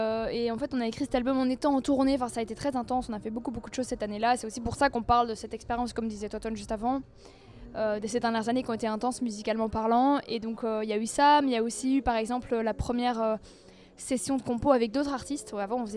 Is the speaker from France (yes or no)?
no; Belgium; parce que nous, on est belges.